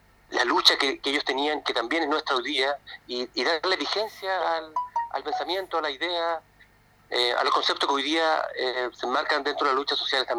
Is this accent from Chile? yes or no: yes; Patagonia, Chile; Aquí estamos, somos de aquí, de la Patagonia, todos somos de la Patagonia